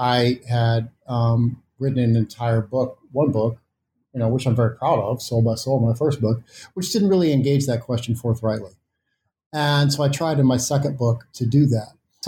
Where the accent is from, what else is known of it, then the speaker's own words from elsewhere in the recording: Missouri, United States; And because I am from Missouri, and because of the way that I have for a long time tried to link my intellectual life to political engagement of various kinds